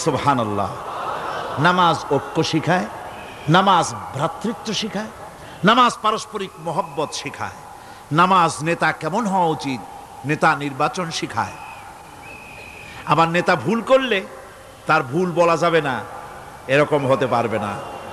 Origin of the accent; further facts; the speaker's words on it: Barisal, Barisal Division, Bangladesh; born there; বরিশালে আমি যেখানে জন্মগ্রহণ করেছি, আমার এলাকায়